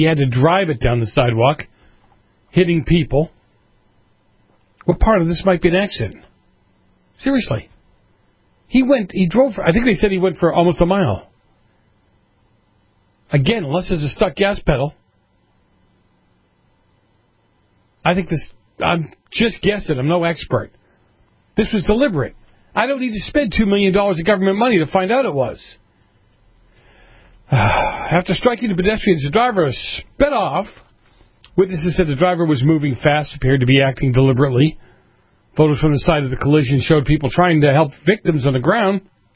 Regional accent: Boston, Massachusetts, United States; You know, they do that where I grew up in Boston, but it was to get around, not to kill anybody.

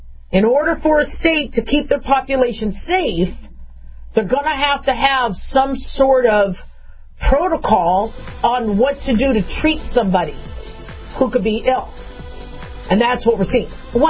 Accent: California, United States; born there; I was born in California, so it really hurts to see fellow Californians or even migrants not have a home

